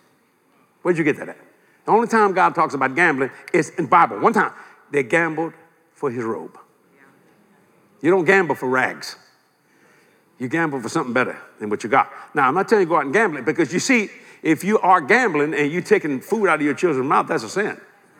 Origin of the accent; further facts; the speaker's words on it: New Orleans, Louisiana, United States; I was raised on the West Bank of New Orleans, actually in the worst borough of New Orleans, Algiers.